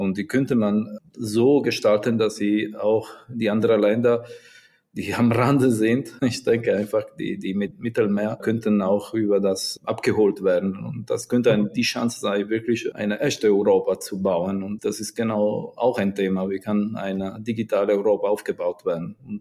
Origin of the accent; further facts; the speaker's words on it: Italy; German is a second language; moved away; ich bin in ein anderes Land als Italiener. Ich bin hier.